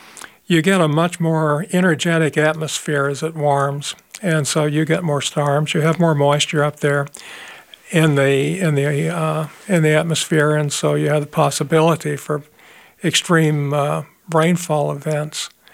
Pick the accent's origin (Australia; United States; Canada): United States; Paducah, Kentucky; My hometown of Paducah, Kentucky, was devastated when the Ohio River flooded in 1931.